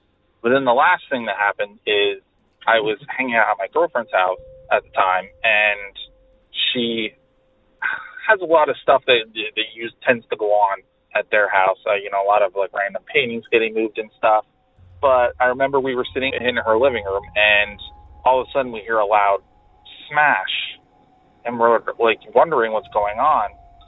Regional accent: Pennsylvania, United States; I am from Pennsylvania.

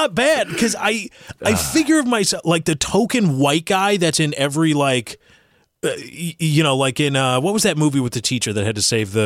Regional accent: Russia; accent: Russian; English is a second language; my Russian accent is good for comedy. It's not good for, like, reading, like, Stolsky or like, the Russian poets.

